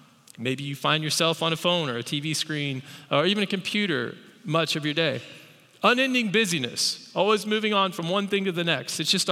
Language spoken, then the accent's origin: English; Evansville, Indiana, United States; also born or lived in Utah; we moved recently last November across country from Utah to Indiana. I grew up here in the Evansville area, but have lived in Utah for over 20 years.